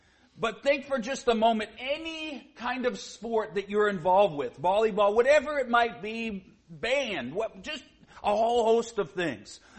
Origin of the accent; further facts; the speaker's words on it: Canada; now in United States; I'm a Canadian. I live here in the States, and I pay taxes and do all the things that you do as an American. Sometime soon, I'll change my citizenship.